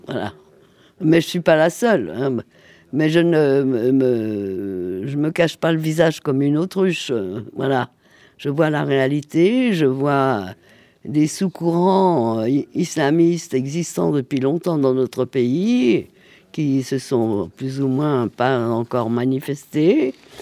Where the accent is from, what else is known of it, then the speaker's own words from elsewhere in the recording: France; Non, moi je suis française, je suis revenue des camps